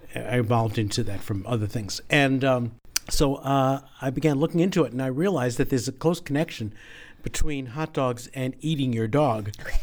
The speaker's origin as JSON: {"language": "English", "region": "New Jersey", "country": "United States", "tie": "born or raised there", "also_born_or_lived": "New York", "said": "I'm from New York. Okay. I grew up in New Jersey, but I was a little teeny kid."}